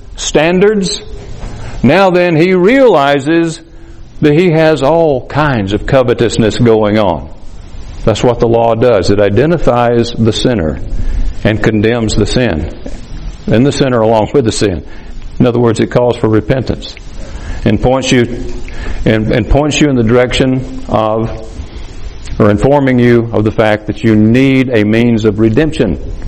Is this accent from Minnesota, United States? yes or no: no; Alabama, United States; moved away; You know, like I said, I came from Alabama, not Egypt. I didn't go to the promised land. I went to Texas.